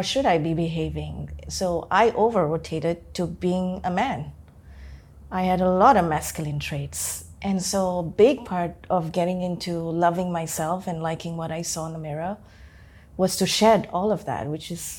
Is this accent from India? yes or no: yes; India; And as an Indian woman, like, I had to learn to shave because we have a lot of hair on us